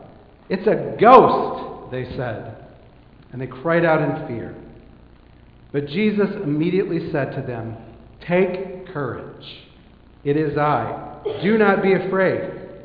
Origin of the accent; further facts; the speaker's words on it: Michigan, United States; I come from Michigan. In my part of Michigan, you can literally count the days on one hand that are sunny between October 15 and Easter